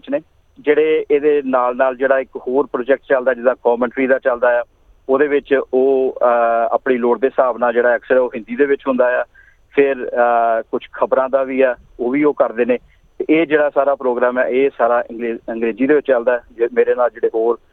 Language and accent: Punjabi; Amritsar, Punjab, India; also born or lived in Jalalabad; now in Australia; ਮੈਂ ਅੰਮ੍ਰਿਤਸਰ ਨੂੰ ਬਿਲੋਂਗ ਕਰਦਾ ਜੀ। ਅੰਮ੍ਰਿਤਸਰ ਦੇ ਨੇੜੇ ਪਿੰਡ ਜਲਾਲਾਬਾਦ ਆ, ਮੇਰਾ ਜਨਮ ਉੱਥੋਂ ਦਾ ਆ, ਪਰ ਬਾਅਦ ਦੇ ਵਿੱਚ ਕਿਉਂਕਿ ਮਾਤਾ ਪਿਤਾ ਦਾ ਕੰਮ ਹੋਣ ਕਰਕੇ ਸ਼ਹਿਰ ਦੇ ਵਿੱਚ ਅਸੀਂ ਸ਼ਹਿਰ ਮੂਵ ਕਰ ਗਏ। ਉਸ ਤੋਂ ਬਾਅਦ ਫਿਰ ਆਸਟ੍ਰੇਲੀਆ ਵਿੱਚ ਆਉਣ ਦਾ ਸਬੱਬ 2003 ਦੇ ਵਿੱਚ ਬਣਿਆ